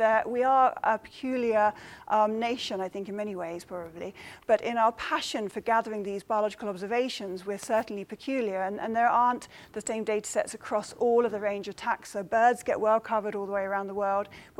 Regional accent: Isle of Wight, South East England, United Kingdom; I grew up on the Isle of Wight as a biological recorder

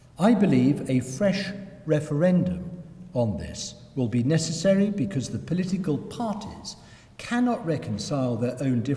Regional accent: England, United Kingdom; what matters to me, being British or English. I don't believe that my nationhood is going to be robbed and taken away from me.

